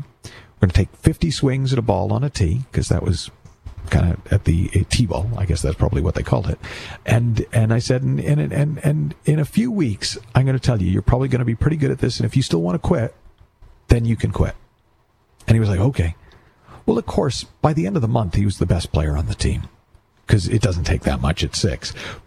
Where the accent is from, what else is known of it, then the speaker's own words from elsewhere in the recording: United States; But I grew up in America, and I was determined that my unfulfilled dreams would be lived out through my son.